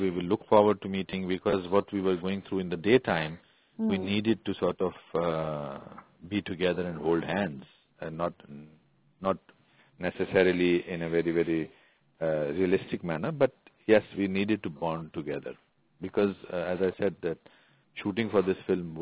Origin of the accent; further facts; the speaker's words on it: India; But this is something which I saw as a human being, as a person, as an Indian